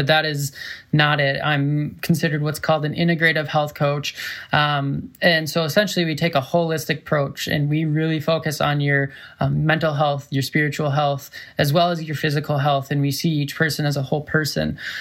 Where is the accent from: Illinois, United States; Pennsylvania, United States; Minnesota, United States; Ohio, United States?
Minnesota, United States; moved away as an adult; also born or lived in North Dakota / Colorado; Yep. I grew up in Minnesota, lived in Minnesota for about 21 years, did a little stint in North Dakota, but no one really cares about North Dakota too much. And then I took the trail and went to Colorado